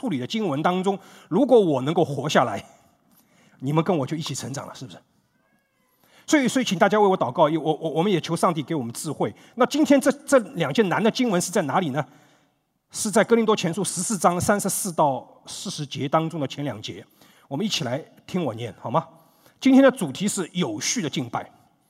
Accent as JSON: {"language": "Chinese", "country": "Sweden", "said": "但是我们不能否认，像我这种来自于瑞典北欧的，女权非常强势的"}